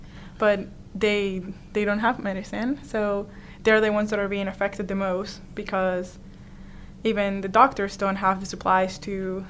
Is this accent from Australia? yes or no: no; Venezuela; now in United States; Hello, I'm … I'm also from Venezuela, and I'm an RMU student.